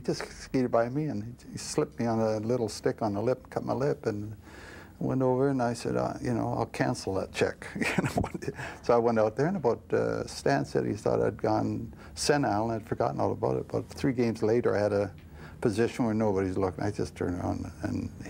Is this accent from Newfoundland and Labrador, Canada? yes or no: no; Saskatoon, Saskatchewan, Canada; maybe it out back out in my hometown of Saskatoon or some small area